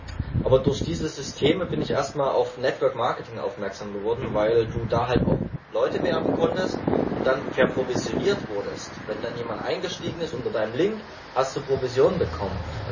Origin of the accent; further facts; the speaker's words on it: Saxony, Germany; ich will erst zurück in die Heimat, nach Sachsen. Ich komme ursprünglich aus Sachsen.